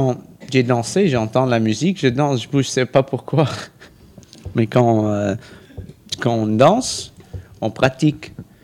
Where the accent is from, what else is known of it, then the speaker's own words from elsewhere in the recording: Lebanon; French is a second language; moved away as an adult; je viens des États-Unis, mais je suis Libanais, je suis né au Liban. Je vis au Liban pour 18 ans, et puis j'ai quitté afin de finir mes études